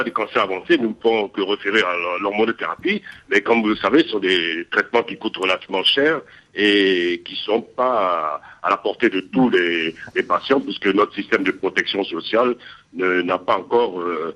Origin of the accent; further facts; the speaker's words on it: Côte d’Ivoire; c'est le premier cancer de l'homme chez nous en Côte d'Ivoire après 50 ans.